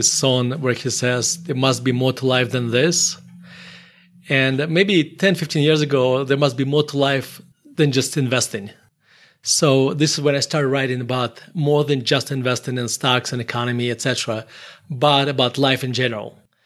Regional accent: Murmansk, Murmansk Oblast, Russia; So I grew up in Murmansk, Russia.

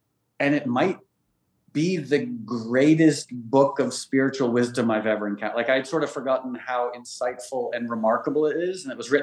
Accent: New York, United States; because I was born in New York. I spent most of my life living in New York, and going back, because I don't live there anymore.

